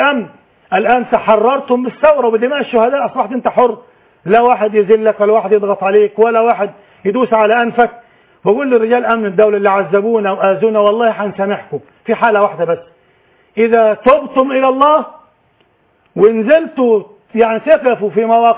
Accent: Egypt; نحن مصريون

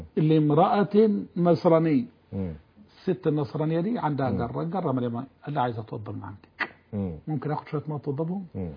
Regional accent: Egypt

